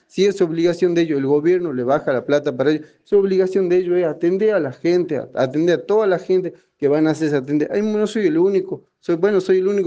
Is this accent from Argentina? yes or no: yes; Perico, Jujuy, Argentina; Sí, yo soy de Perico, el barrio La Esperanza.